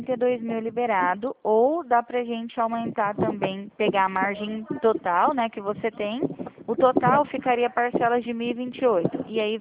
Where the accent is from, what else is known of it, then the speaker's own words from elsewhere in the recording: Presidente Prudente, São Paulo, Brazil; Eu sou do interior de São Paulo, fica em Presidente Prudente